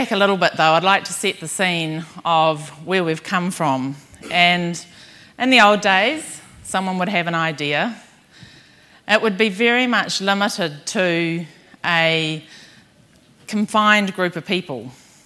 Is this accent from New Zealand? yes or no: yes; New Zealand; and I'm from New Zealand.